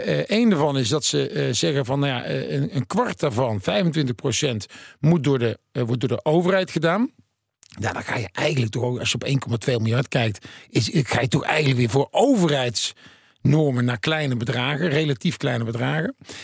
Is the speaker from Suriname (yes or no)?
no; 's-Hertogenbosch, North Brabant, Netherlands; Ik kom uit Den Bosch, dus dan...